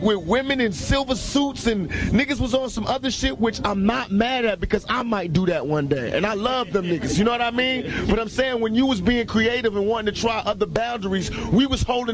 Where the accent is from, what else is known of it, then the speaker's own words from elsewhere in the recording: East Coast, United States; I'm from the East Coast and I know about that culture